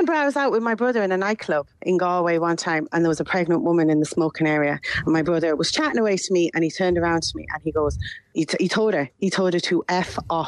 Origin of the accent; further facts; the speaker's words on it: Manchester, North West England, United Kingdom; I'm from Manchester in England.